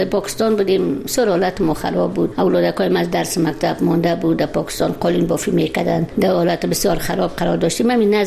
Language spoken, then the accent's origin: Persian; Afghanistan; خدای من در افغانستان در ملک وطنم پس برم صاحب خانه و جای زندگی خود شوم